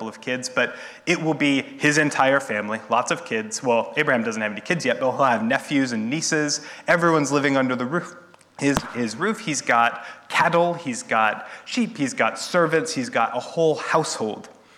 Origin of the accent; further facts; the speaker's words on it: New Mexico, United States; I'm American, and we don't have them in the west of America. I think on the East Coast, we still have radiators and things like that. I'm from New Mexico.